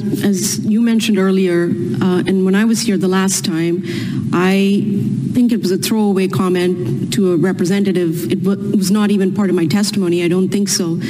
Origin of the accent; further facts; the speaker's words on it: India; also born or lived in Middle East; now in Canada; I come from India originally. I live in Canada. I'm from Canada. But I've lived in India. I've lived in the Middle East.